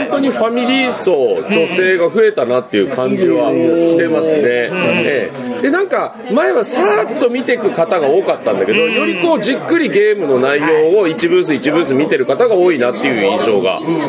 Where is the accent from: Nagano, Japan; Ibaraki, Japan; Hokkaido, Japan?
Hokkaido, Japan; Sapporo; 札幌から来ました。